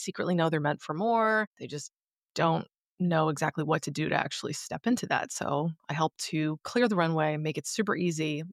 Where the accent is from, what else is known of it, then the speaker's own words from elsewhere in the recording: Charlton, Massachusetts, United States; I grew up in Charlton, Massachusetts. And when I say that, most people think I'm saying Charleston, and I'm not. I'm saying Charlton, as in Cowtown, Massachusetts.